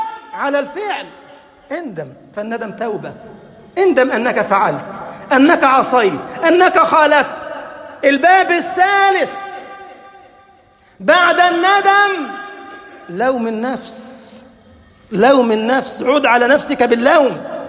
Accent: Egypt

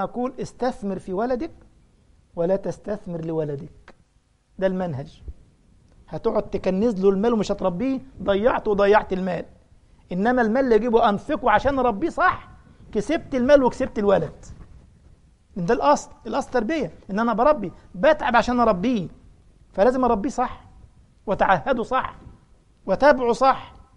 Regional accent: Upper Egypt, Egypt; فالمهم احد بلدياتنا وانا صعيدي على فكره

